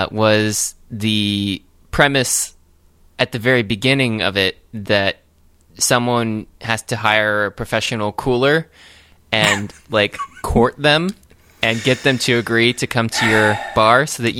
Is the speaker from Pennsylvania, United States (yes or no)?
yes; Harrisburg, Pennsylvania, United States; born there; also born or lived in Rockville, Maryland; Well, I mean, I was born in Harrisburg.